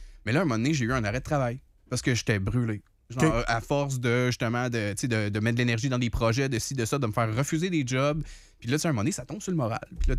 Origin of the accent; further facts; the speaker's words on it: Montreal, Quebec, Canada; now in Quebec City, Canada; Je suis originaire de Montréal, mais ça fait 26 ans que je suis à Québec. Fait que oui, je suis un gars de Québec.